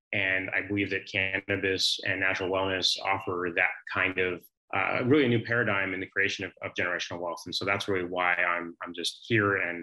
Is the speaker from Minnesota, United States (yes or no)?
no; San Francisco, California, United States; I'm from San Francisco originally, and that's really, I grew up in the industry out there.